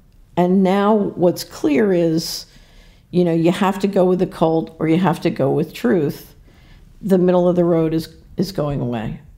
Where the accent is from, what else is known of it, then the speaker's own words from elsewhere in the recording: Philadelphia, Pennsylvania, United States; because I grew up in Philadelphia